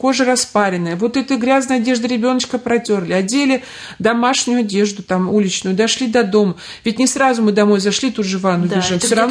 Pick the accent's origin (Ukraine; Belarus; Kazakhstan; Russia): Kazakhstan; вот я из Казахстана